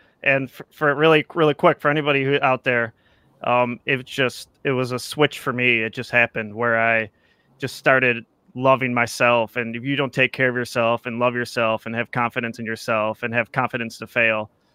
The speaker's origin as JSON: {"language": "English", "town": "Buffalo", "region": "New York", "country": "United States", "said": "Oh, and to disappoint you, I'm from Buffalo, by the way."}